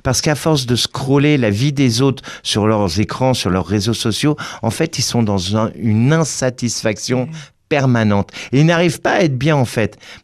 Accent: France; Chez nous, en France, hein, trois quarts des 11-15 ans ont des anxiétés inquiétantes.

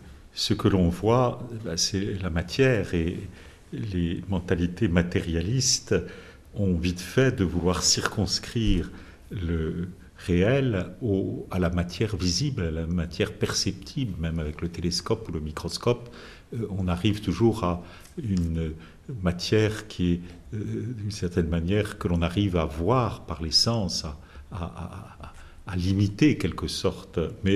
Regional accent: France; comme chez nous en France

